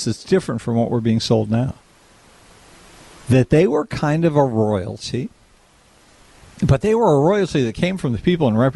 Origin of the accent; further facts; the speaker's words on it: Massachusetts, United States; I started working on campaigns growing up in Massachusetts.